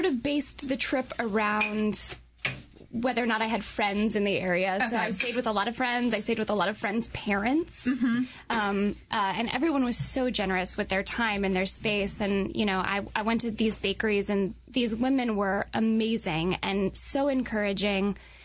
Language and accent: English; Littleton, Colorado, United States; also born or lived in New York, United States; Pie. Colorado. Mm. Yep, Littleton, Colorado.